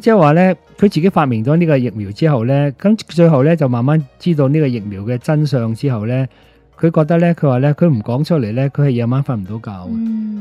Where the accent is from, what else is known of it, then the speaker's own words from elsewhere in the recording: Hong Kong; 呢啲我哋香港人一般人咧，香港人尤其是咧系冇乜机会知道嘅